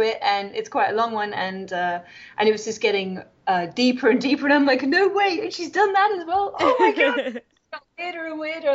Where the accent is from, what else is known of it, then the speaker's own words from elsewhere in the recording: United Kingdom; now in Loma Linda, United States; I'm British.